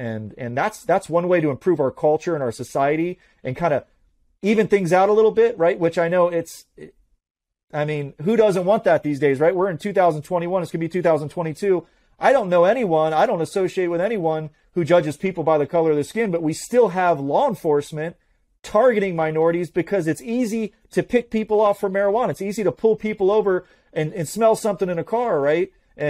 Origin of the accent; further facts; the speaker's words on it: Florida, United States; I grew up in South Florida. I mean, I'm multicultural.